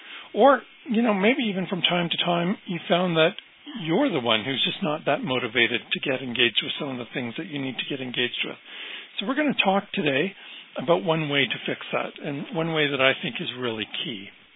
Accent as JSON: {"language": "English", "region": "Saskatchewan", "country": "Canada", "tie": "born or raised there", "lives_now": "Manitoba, Canada", "said": "I'd grown up on the prairies. I grew up in Saskatchewan. And so this kind of felt like coming home when I came back here."}